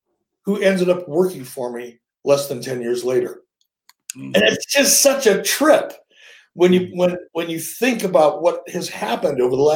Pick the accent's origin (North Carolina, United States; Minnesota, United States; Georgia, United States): Minnesota, United States; And he was from Wisconsin, I was from Minnesota.